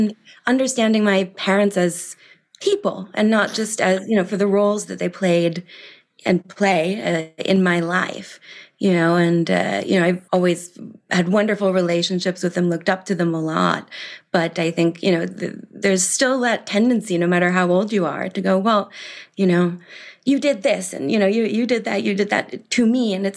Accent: Milwaukee, Wisconsin, United States; But I grew up in Milwaukee, Wisconsin. I went to Brown.

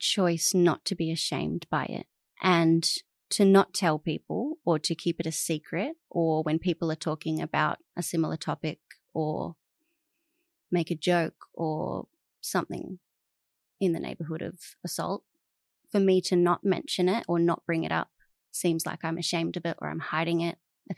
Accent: Alice Springs, Northern Territory, Australia; moved away as an adult; also born or lived in Adelaide; I grew up in Adelaide first and then Alice Springs.

